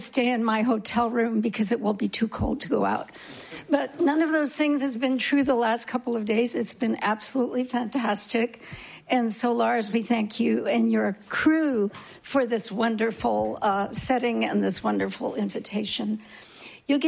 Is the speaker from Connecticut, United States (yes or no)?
yes; Connecticut, United States; And I'm from Connecticut, so that's not as far either.